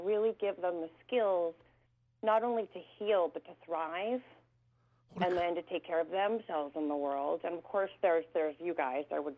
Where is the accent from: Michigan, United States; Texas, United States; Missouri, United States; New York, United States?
New York, United States; Manhattan; I'm from New York originally. I'm from Manhattan.